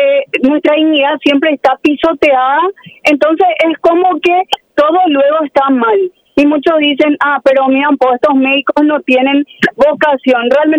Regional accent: Paraguay; somos todos paraguayos

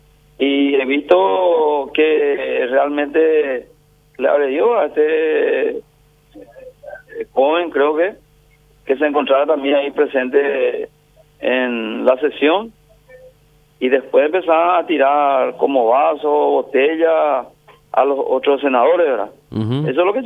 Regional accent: Paraguay

